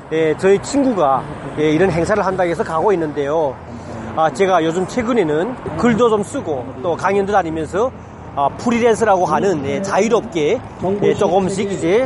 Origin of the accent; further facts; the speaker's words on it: North Korea; moved away as an adult; now in South Korea; 제가 뭐 북한에서 온 지가 얼마 안 됐어요. 북한에서 공무원 생활 계속 하다가 취업와가지고 여기서도 사무직 근무를 했어요.